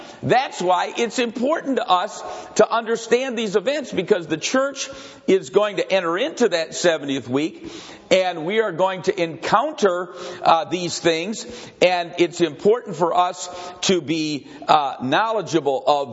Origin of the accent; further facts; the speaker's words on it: Grand Rapids, Michigan, United States; I remember a Baptist preacher in Grand Rapids, where I was brought up in Grand Rapids, Michigan.